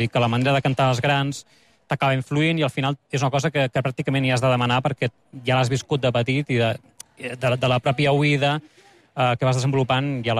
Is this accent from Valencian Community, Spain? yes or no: no; Catalonia, Spain; com a catalans, haguéssim preferit que tot fos en català